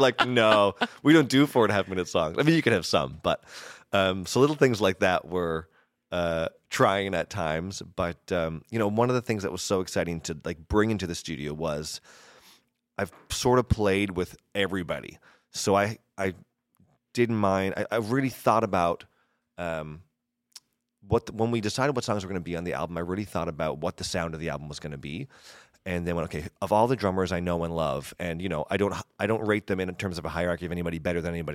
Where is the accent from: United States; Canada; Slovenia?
Canada; Stephenville, Newfoundland and Labrador; I grew up on the West Coast in Stephenville. Well, I lived in a bunch of places when I was really young, but grew up from grade 2 until high school, lived in Stephenville.